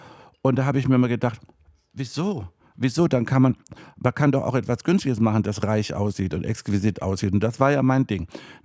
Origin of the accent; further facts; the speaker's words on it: Germany; Und haben gefragt, woher ich komme aus Deutschland, konnten sie gar nicht fassen.